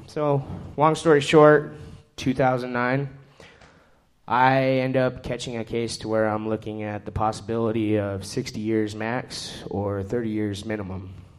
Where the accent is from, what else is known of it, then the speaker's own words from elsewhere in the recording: Arizona, United States; I'm born and raised in Arizona.